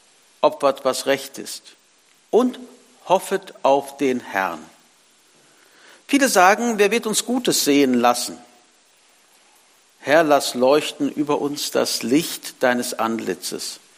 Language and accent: German; Wülfrath, North Rhine-Westphalia, Germany; Ich komme aus Wülfrath, war da lange Zeit Pastor, davor in anderen Gemeinden.